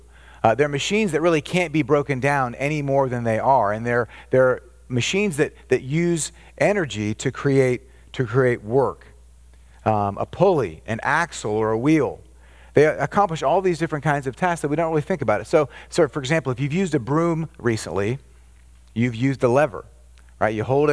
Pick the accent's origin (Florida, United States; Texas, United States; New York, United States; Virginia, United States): Florida, United States; Orlando; And as a kid growing up in Orlando, where whenever the space shuttle launched, we literally went outside